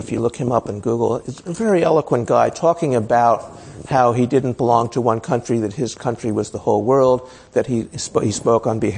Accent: Pittsburgh, Pennsylvania, United States; there were things happening in my hometown in Pittsburgh.

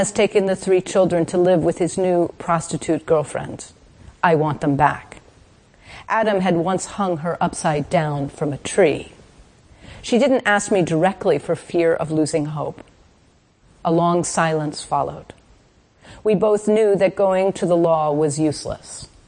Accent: Mexico City, Mexico; also born or lived in Chicago, United States; Although I was raised in Mexico City and Chicago, I ended up living and working as a doctor in rural Mexico

